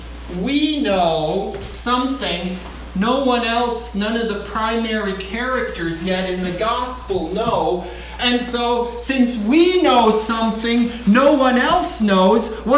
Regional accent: Saskatoon, Saskatchewan, Canada; I'm from Saskatoon, Saskatchewan.

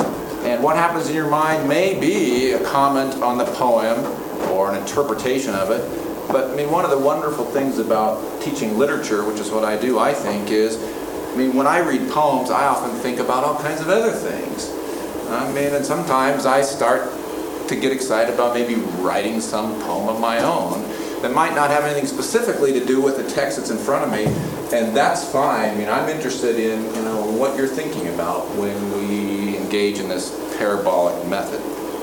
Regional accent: Montana, United States; But we're from Montana.

